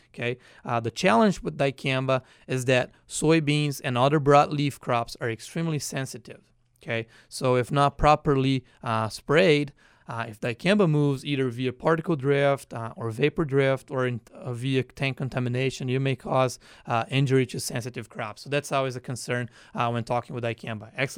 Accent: Brazil; accent: Brazilian; English is a second language; moved away as an adult; now in United States; I come from Brazil. This is where I was born and raised, a small Dutch farming community there. I came to the U.S. in 2009 as an intern.

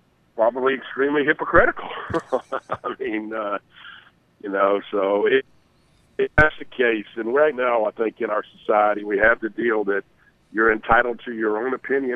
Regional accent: Atlanta, Georgia, United States; I grew up in Atlanta, have great respect for him.

